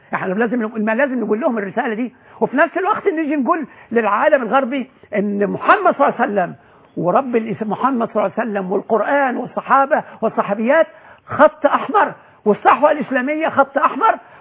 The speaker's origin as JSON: {"language": "Arabic", "country": "Egypt", "said": "عندنا في مصر في القاهره هنا"}